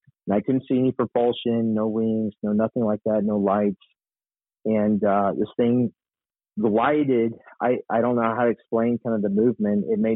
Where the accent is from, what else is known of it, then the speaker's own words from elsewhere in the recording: Texas, United States; I grew up in Texas all my life. I live in the Dallas area